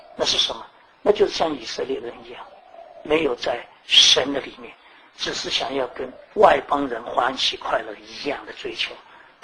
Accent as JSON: {"language": "Chinese", "country": "Taiwan", "tie": "born or raised there", "also_born_or_lived": "Shanghai", "lives_now": "United States", "said": "我生在上海，对上海有归属吗？没有。我长在台湾，我对台湾有归属吗？没有。对美国，你看我今天对美国有归属吗？没有归属。"}